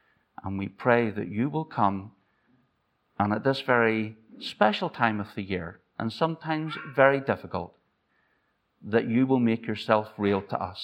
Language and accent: English; Ireland; now in Arbroath, United Kingdom; I'm Irish, don't worry about it.